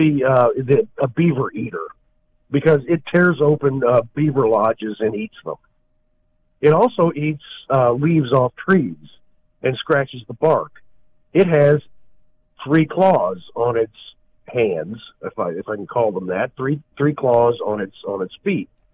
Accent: Missouri, United States; I'm from Missouri, and back in 1973, we had encounters of a monster that was dubbed Momo, Missouri Monster.

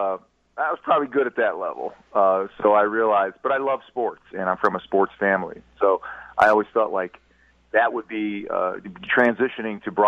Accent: Cleveland, Ohio, United States; I grew up in Cleveland, Ohio.

